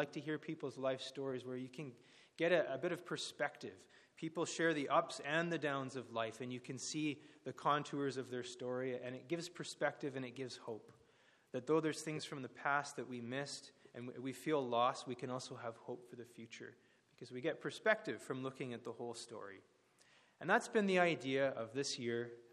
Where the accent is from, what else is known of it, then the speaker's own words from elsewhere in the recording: Vancouver, British Columbia, Canada; I always followed the BC Lions, the local team, growing up in Vancouver, and I'd go to the games and enjoy that with my family.